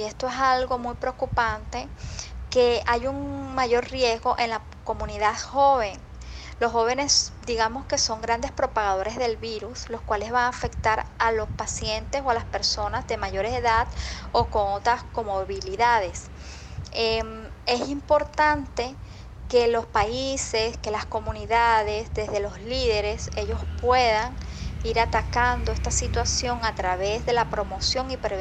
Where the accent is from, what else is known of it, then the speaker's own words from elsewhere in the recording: Venezuela; soy médico venezolana